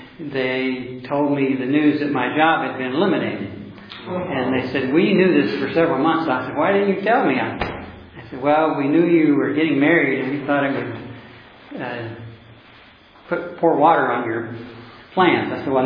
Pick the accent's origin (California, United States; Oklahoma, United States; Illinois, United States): Oklahoma, United States; Oklahoma City; I'm a layman from Oklahoma City, Oklahoma, a retired engineer there, and I'm elder at Heritage Baptist Church.